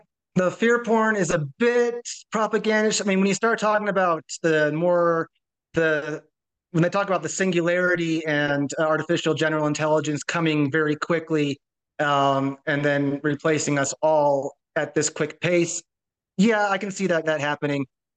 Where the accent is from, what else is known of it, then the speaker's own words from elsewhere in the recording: United States; moved away as an adult; now in Colombia; as a person, I'm an American. I live in Colombia. I've been here for 10 years now down in South America.